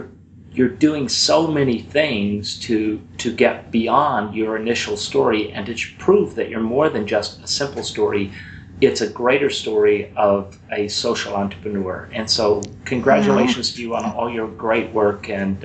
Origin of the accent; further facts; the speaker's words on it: United States; speaking as an American, too many Americans take all that waste and they throw it in the garbage disposal